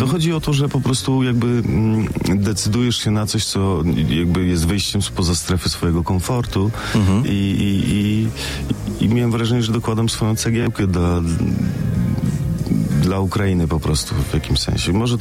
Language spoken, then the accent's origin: Polish; Wrocław, Lower Silesian Voivodeship, Poland; ja jestem rodowitym wrocławianinem, więc jestem jednak przyzwyczajony do tych, może głupio stwierdzić, ale jednak tych poniemieckiej architektury